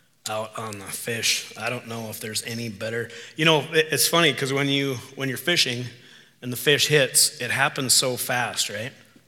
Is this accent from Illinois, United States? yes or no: no; North Dakota, United States; also born or lived in Wisconsin; And yes, I know I'm from North Dakota. I did live in Wisconsin for a while, so I can start a saw, cut a tree down.